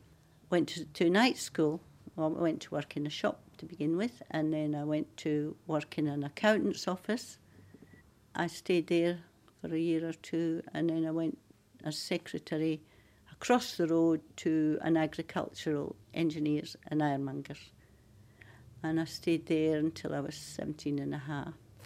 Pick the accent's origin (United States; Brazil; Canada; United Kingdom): United Kingdom; Scotland; I grew up in Scotland in a little valley, you would call it, and all it had around it was a farming community. We didn't have any shops. It was wartime.